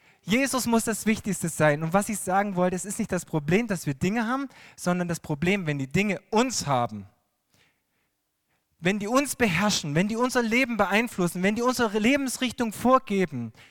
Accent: Kodersdorf, Saxony, Germany; Ich komme aus Kodersdorf

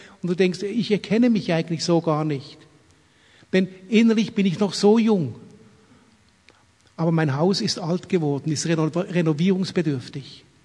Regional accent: Switzerland; now in Langen, Germany; ich bin Schweizer, vielleicht hört man das, aber wir leben seit 30 Jahren oder 32 Jahren in Deutschland. Wir kommen aus der Gegend von Frankfurt. Wir leben zwischen Frankfurt und Darmstadt in Langen, dort, wo die Flugsicherung ist.

